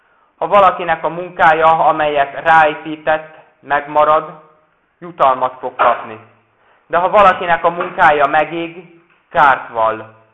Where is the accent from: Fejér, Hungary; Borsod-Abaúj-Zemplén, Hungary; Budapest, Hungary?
Borsod-Abaúj-Zemplén, Hungary; Én Borsodabói Zemplén megyéből származom